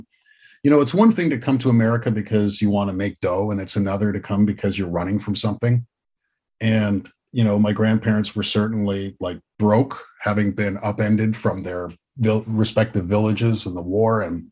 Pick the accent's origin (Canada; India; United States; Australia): Canada; Like, I'm Canadian and I'm not even going to pretend that that's not the case.